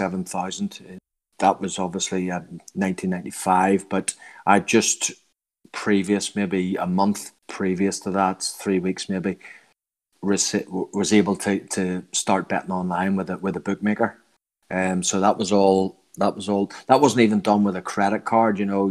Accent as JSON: {"language": "English", "region": "Northern Ireland", "country": "United Kingdom", "moved": "yes", "lives_now": "England", "said": "I'm from Northern Ireland, obviously. I'm living in England"}